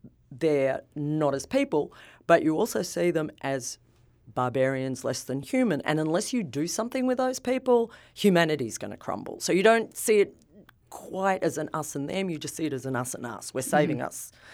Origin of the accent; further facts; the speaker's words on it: Australia; So I come from Australia